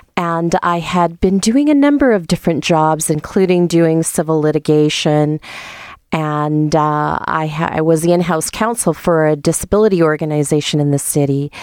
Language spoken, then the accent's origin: English; Winnipeg, Manitoba, Canada; Yeah, I'm born and raised in Winnipeg, so born at the Old Grace Hospital, that is now condos in the Wolseley area, and lived here all of my life.